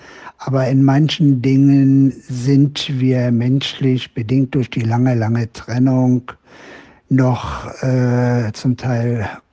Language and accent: German; Berlin, Germany; Ich bin 1945 in Berlin geboren und habe auch den Bau der Mauer erlebt.